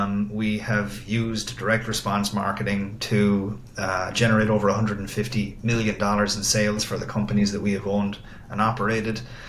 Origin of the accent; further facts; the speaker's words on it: Ireland; moved away as an adult; now in United States; I had the opportunity to move from my hometown in Ireland all the way to another universe in Miami Beach.